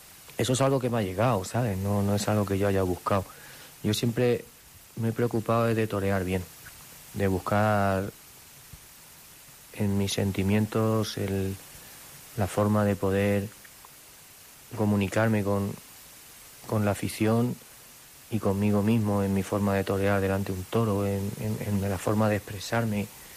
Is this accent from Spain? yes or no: yes; Valencia, Valencian Community, Spain; Era la última corrida, pues yo quería que fuera en mi tierra, donde tomé la alternativa, donde nací